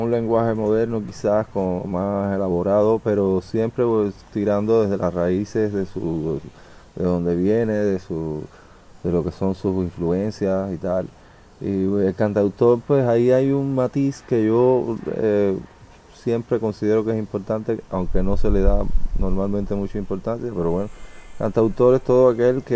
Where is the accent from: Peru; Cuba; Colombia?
Cuba; moved away; Yo, una vez que salí de Cuba la primera vez a Francia